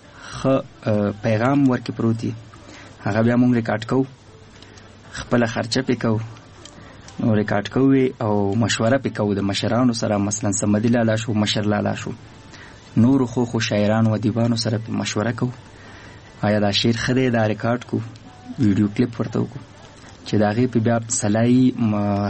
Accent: Nangarhar, Afghanistan; زمنګ مونږ خو د ننګرهار یو، د ښار یو

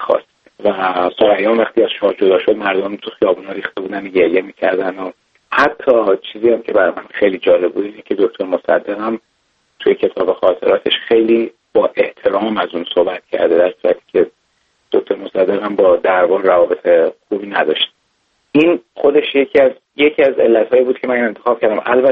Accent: Iran; ما ایرانی هستیم

